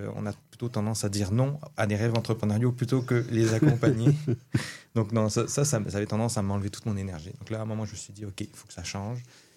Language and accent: French; France; accent: French; also born or lived in England; now in Quebec, Canada; vous le voyez tout de suite à mon accent, moi je suis français, je suis arrivé au Québec en 2009. J'ai fait mes études en Angleterre